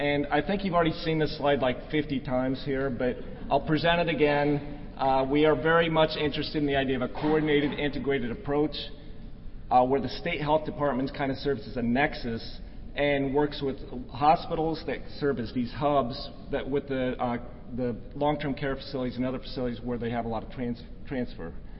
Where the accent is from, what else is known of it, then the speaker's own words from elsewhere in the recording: Oregon, United States; I come from Oregon, which, like Alaska, I think is a very beautiful northwestern state.